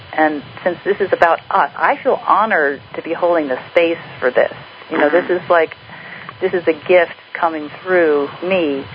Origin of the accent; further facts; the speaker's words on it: Virginia, United States; people always think I'm from California, but I'm from the East Coast.